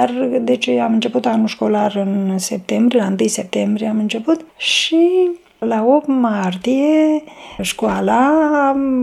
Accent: Vaslui, Vaslui County, Romania; sunt din Vaslui, am 66 de ani.

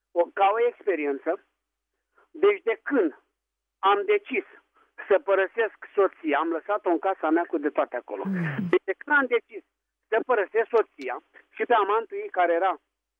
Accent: Gorj County, Romania; sunt din Gorj.

